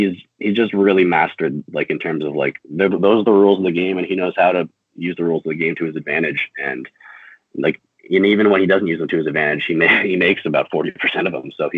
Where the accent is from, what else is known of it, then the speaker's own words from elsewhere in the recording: Newfoundland and Labrador, Canada; I'm from Newfoundland originally